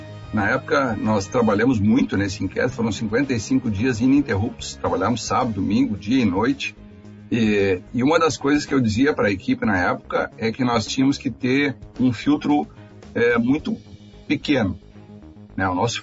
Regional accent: Santa Rosa, Rio Grande do Sul, Brazil; now in Santa Maria, Brazil; o restante da minha vida foi aqui em Santa Maria, desde que cheguei aqui em 89, porque eu sou de Santa Rosense, né? Eu vim de lá e aqui me aquerenciei, casei, tenho família aqui e muitos amigos, então eu me sinto em casa.

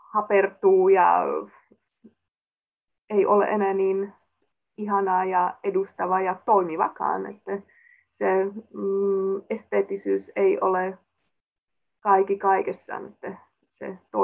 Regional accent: Slovakia; Ja niin kuin minä olen Slovakiasta kotoisin

